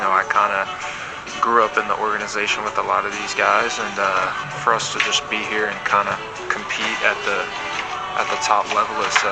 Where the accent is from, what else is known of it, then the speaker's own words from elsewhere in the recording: Georgia, United States; now in Washington, United States; I'm from Georgia.